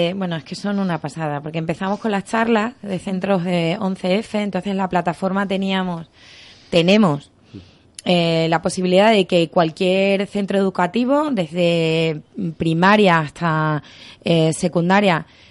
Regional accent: Badajoz, Extremadura, Spain; un cole de mi tierra, de Badajoz, ahí que me sale el acento de repente.

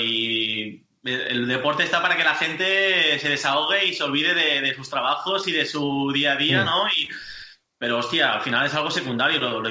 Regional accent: Girona, Catalonia, Spain; yo soy de aquí de Girona

